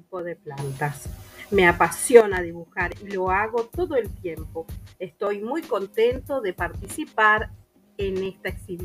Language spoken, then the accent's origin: Spanish; French Guiana; Soy de Guyana Francesa y me motiva la supervivencia de la naturaleza.